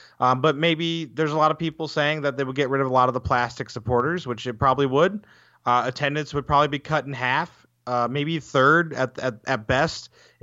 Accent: United States; So as an American fan, it hurts me very much if we go down.

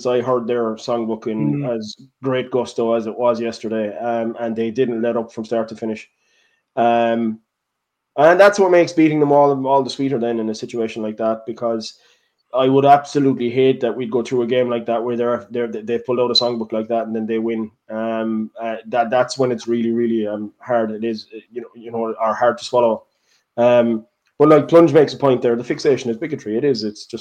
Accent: Ireland; I'm Irish. You know, it's what is it they hate about the Irish people?

